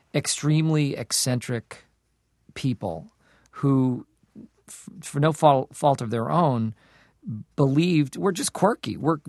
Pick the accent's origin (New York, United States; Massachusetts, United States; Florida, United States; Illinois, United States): Massachusetts, United States; Acton; I grew up in Acton, Massachusetts.